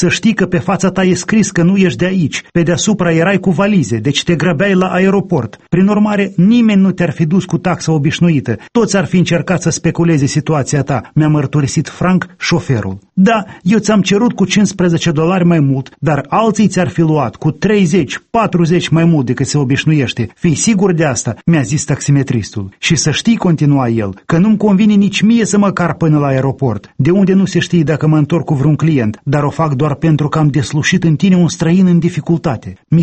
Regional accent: Moldova; Auzind că sunt din Moldova, o țară săracă

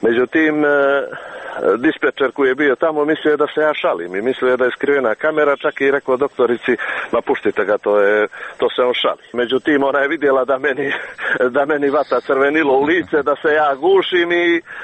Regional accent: Montenegro; Mislim da kod nas u Crnoj Gori ima mnogo duhovitih ljudi.

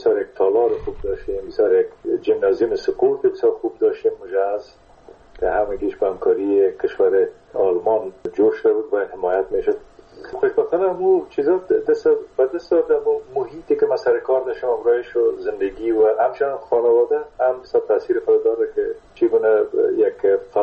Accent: Kunduz, Afghanistan; born there; در قندوز در اون زمانی که ما به دنیا آمدم تازرم در اشپینزر قندوز مصروف ایفای وظیفه بوده و در اون زمان البته تا سنای 3 سالگی را ما در قندوز بودیم، مکتب نرفتیم در قندوز

